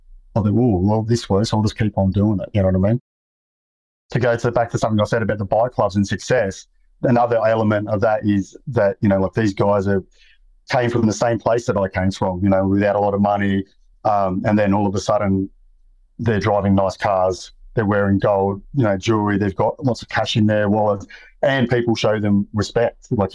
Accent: Penrith, New South Wales, Australia; I grew up in Western Sydney. Violence was common in the area. And I seen guys, look, we didn't have a lot of money in the, like most people grow up around the Penrith area aren't well off.

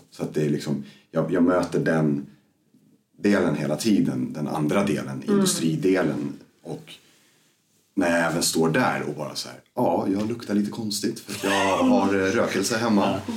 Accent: Stockholm, Stockholm County, Sweden; moved away as an adult; när vi var i senare tonåren och fram tills att jag flyttade ifrån Stockholm egentligen när jag var 24.

